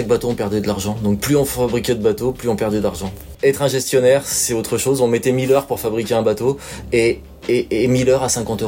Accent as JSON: {"language": "French", "town": "Nancy", "region": "Grand Est", "country": "France", "tie": "born there", "lives_now": "Guérande, France", "said": "je suis né à Nancy en 76 et je suis arrivé dans la région de Guérande en le 1er mai 2001"}